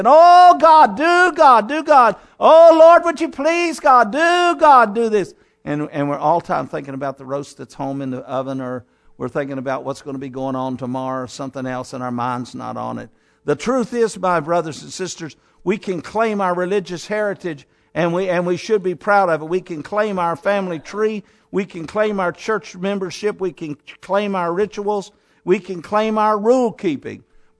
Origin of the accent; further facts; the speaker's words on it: Cincinnati, Ohio, United States; born there; My father and mother, I was born in Cincinnati.